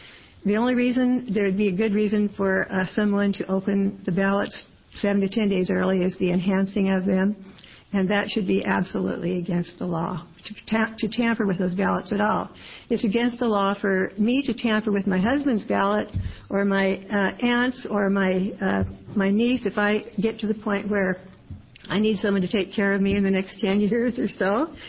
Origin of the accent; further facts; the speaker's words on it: Oregon, United States; I'm from Clackamas County.